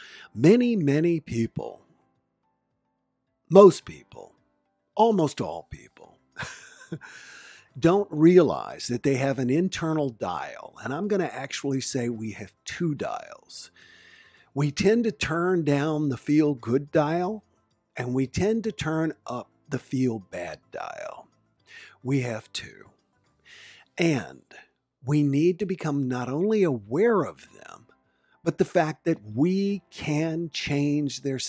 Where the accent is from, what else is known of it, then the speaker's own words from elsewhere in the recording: the South, United States; And besides, I'm a Southerner, so I get to do that.